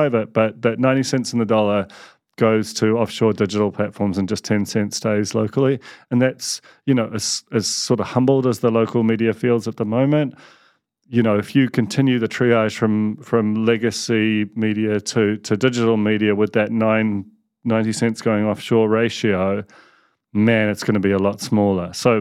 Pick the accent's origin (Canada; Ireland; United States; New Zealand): New Zealand; I am unfortunately a New Zealander.